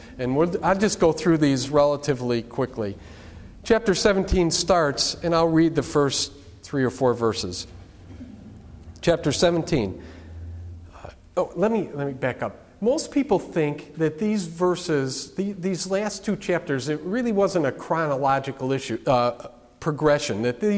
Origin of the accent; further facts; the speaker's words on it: Chicago, Illinois, United States; When I grew up in Chicago, I remember people driving around with a little statue on there.